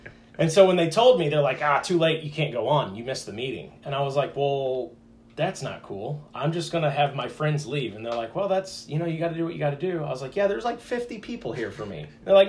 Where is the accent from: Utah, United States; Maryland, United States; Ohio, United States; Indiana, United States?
Indiana, United States; Crawfordsville; Yeah, I grew up in Crawfordsville.